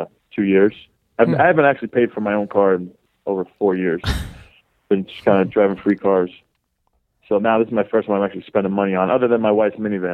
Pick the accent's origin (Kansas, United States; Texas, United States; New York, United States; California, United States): New York, United States; Baldwin; I'm from Baldwin.